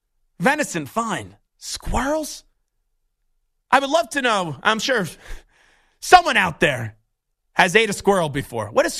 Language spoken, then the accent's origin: English; New York, United States; No, I have not had rabbit. I'm from New York.